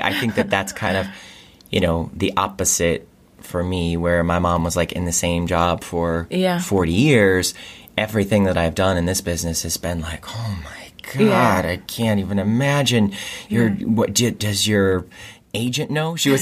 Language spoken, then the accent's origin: English; United States; Obviously, I'm an American.